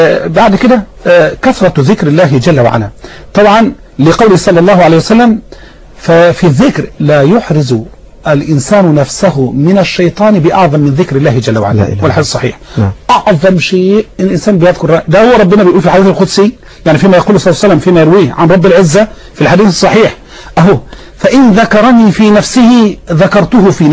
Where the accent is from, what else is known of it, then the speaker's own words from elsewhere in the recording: Dim al-Shalt, Dakahlia, Egypt; الندوه السنويه غدا في قريتي في ديم الشلت مركز ديكنس ده قهليه